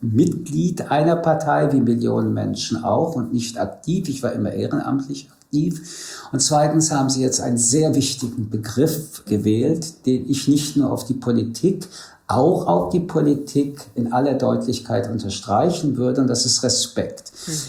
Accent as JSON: {"language": "German", "country": "France", "said": "Ich komme aus Frankreich, das ist doch eine andere Diskussionskultur."}